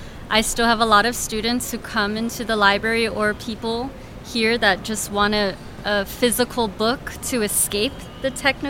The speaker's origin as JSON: {"language": "English", "town": "Honolulu", "region": "Hawaii", "country": "United States", "tie": "born or raised there", "lives_now": "San Francisco, United States", "said": "I grew up in Hawaii."}